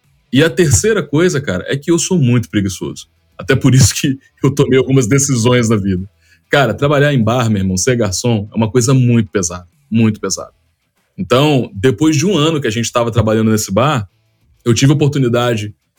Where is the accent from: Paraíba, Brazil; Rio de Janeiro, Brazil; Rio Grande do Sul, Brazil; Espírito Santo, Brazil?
Espírito Santo, Brazil; Vitória; Eu sou nascido e criado no Bonfim. O Bonfim é um bairro periférico aqui de Vitória, no Espírito Santo.